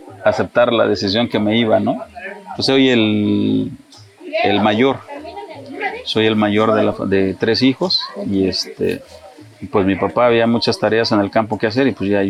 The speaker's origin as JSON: {"language": "Spanish", "town": "San Pedro Tapanatepec", "region": "Oaxaca", "country": "Mexico", "tie": "born or raised there", "said": "Soy originario de Oaxaca, del Istmo de Tehuantepec."}